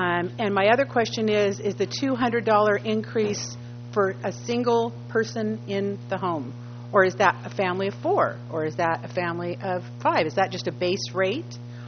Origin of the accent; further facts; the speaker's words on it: North Morro Bay, California, United States; I'm from North Morro Bay, and I just want to make sure that everybody that's watching or that's here is aware